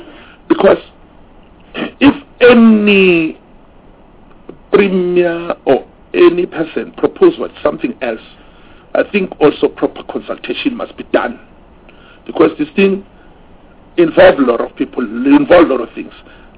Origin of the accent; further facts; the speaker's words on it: Mpumalanga, South Africa; Like I'm from Mpumalanga.